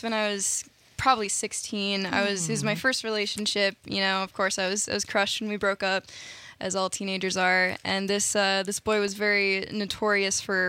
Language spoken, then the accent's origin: English; Elkhorn, Wisconsin, United States; Yeah, so Elkhorn's a pretty small town, about an hour south of Madison. Mm-hmm. In the Lake Geneva area, and it's a pretty small town